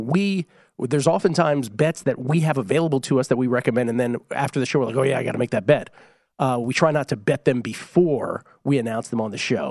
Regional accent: Washington, District of Columbia, United States; This was a very big deal where I grew up in Washington, D.C.

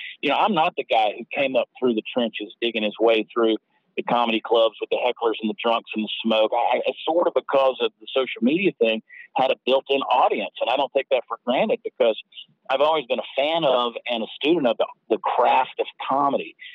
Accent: Georgia, United States; I grew up in Georgia, went to school at University of Georgia, and anybody that listens to me knows that my accent's definitely not Jersey Shore.

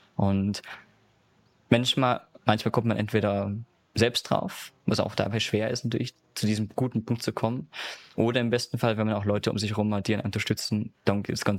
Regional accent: Unken, Salzburg, Austria; Kleines Dörfchen im Pinzgau in Salzburg namens Unken. Und ist da kleines Bergdörfchen.

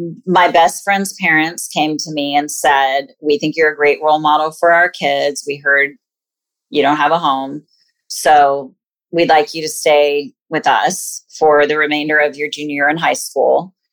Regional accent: California, United States; I am born and raised in California.

